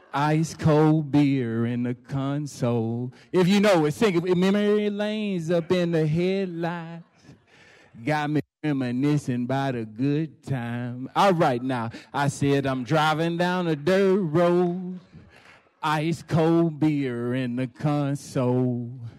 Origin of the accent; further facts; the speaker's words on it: the South, United States; Because back in my day, where I used to live, I'm from the South, y'all. Jim Crow had this strong hand on me.